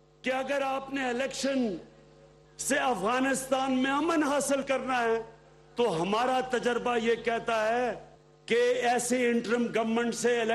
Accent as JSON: {"language": "Urdu", "country": "Pakistan", "said": "میں مسلمان ہوں، میں پاکستانی ہوں"}